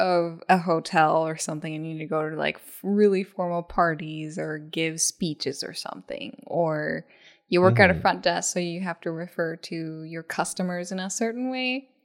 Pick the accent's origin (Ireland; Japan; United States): Japan; I think growing up in Japan, you kind of do the same thing where you're just exposed a little bit at a time.